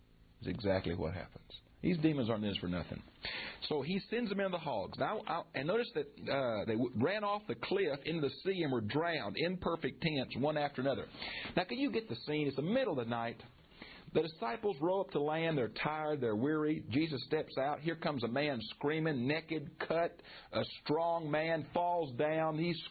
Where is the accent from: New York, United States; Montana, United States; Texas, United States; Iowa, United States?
Texas, United States; Houston; I've been on the freeway in Houston, my hometown